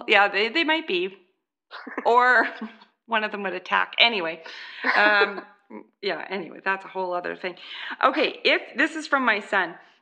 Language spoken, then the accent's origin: English; Canada; Well, I'm Canadian.